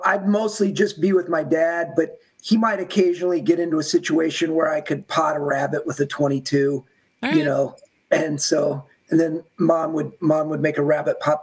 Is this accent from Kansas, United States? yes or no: yes; Kansas, United States; I grew up in Kansas where you could legally hunt at 5 or 6 at that time.